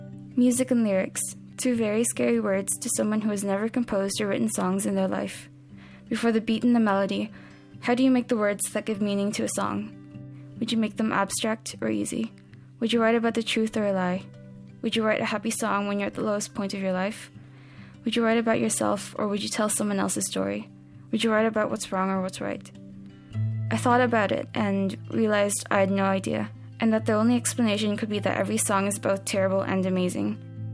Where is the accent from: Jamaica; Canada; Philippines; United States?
Philippines; I'm 16, and I'm from the Philippines.